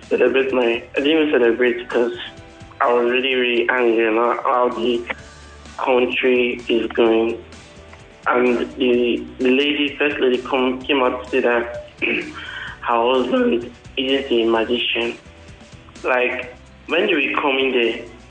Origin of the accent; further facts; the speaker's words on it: Abia, Nigeria; Where am I from? I'm from Abia.